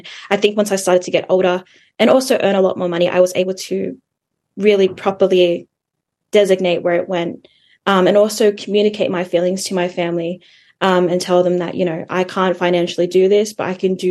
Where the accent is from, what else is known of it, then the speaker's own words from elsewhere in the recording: Australia; especially like being in Australia and growing up in Australia